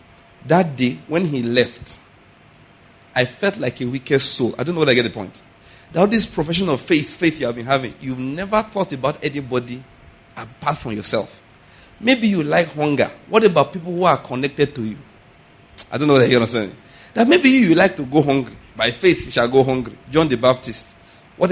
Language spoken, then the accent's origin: English; Nigeria; Father, I thank you because I could go to Enugu, Ibadan, Lagos, Abuja, Kaduna, Kotangora. I'm a Nigerian.